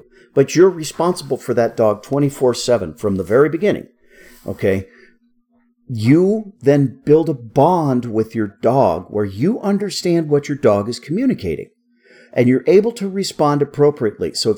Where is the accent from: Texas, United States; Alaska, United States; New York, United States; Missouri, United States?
Alaska, United States; I use sled dog commands because that's what I learned when I was growing up in Alaska mushing dogs.